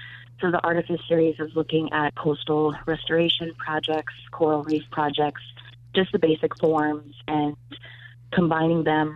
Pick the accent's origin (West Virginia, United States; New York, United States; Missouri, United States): New York, United States; I'm Shinnecock from Long Island, New York. I'm indigenous, that's my nation and community.